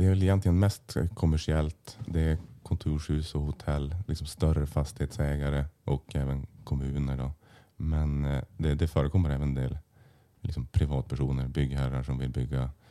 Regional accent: Örnsköldsvik, Västernorrland County, Sweden; Jag är född och uppvuxen här i Övik.

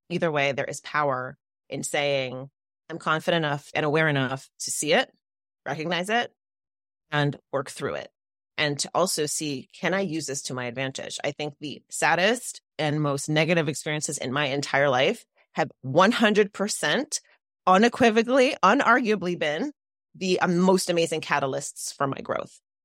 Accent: Jamaica; Or it's reggae because I'm Jamaican, so it's also reggae.

